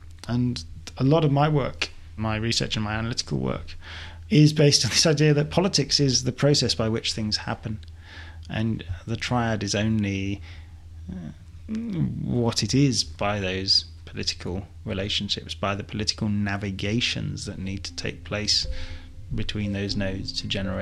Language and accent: English; London, United Kingdom; as a Londoner